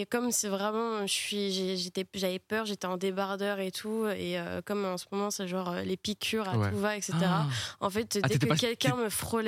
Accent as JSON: {"language": "French", "region": "Brittany", "country": "France", "said": "On a cette réputation, les Bretons. Et donc évidemment, je suis arrivée avec le drapeau de Breton, de Bretagne, pardon."}